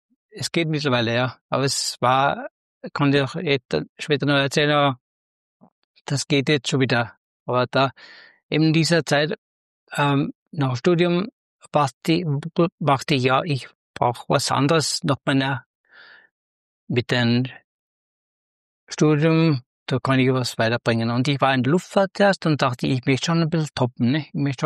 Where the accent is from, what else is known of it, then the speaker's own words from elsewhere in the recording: Upper Austria, Austria; Ich komme aus Oberösterreich, das hört man wahrscheinlich auch. Also ich war in der Nähe von Rieti im Innkreis. Bin ich geboren